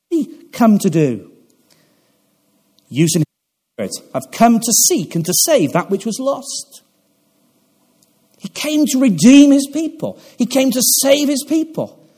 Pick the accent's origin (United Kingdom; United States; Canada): United Kingdom; Stroud, South West England; When I was a little boy, growing up in Stroud in Gloucestershire